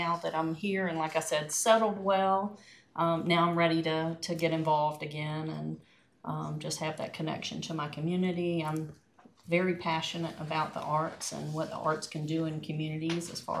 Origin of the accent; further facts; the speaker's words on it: Georgia, United States; now in Utah, United States; it's strongly apparent that I'm not a native Utahan. I'm from Georgia. I've lived here for 2 years